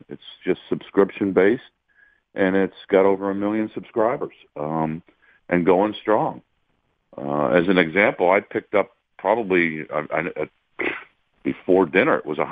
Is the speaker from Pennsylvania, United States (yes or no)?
yes; Pennsylvania, United States; I grew up in Central Pennsylvania reading the Harrisburg Patriot News